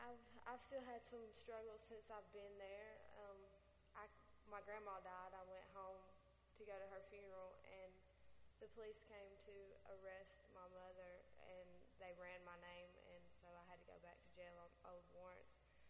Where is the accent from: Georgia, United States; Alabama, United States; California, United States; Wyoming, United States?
Alabama, United States; Boaz; I grew up in Boaz, Alabama